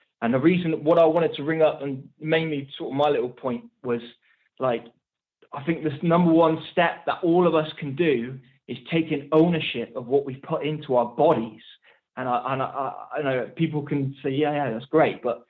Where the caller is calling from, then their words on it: South West England, United Kingdom; I'm calling from Cornwall.